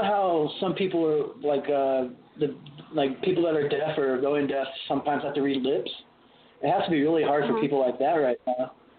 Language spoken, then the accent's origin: English; Arizona, United States; originally I'm from Arizona, and out there it's more of like a dry heat and stuff like that.